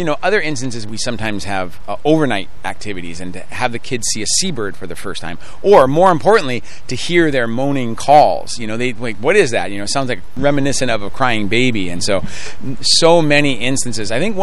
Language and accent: English; Maui, Hawaii, United States; our preference is to hire people who are typically born and raised on Maui, as I was, at least here.